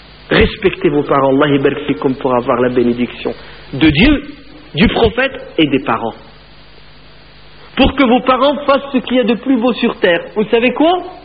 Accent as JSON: {"language": "French", "country": "France", "said": "c'est une mode aux États-Unis qui va bientôt arriver chez nous en France"}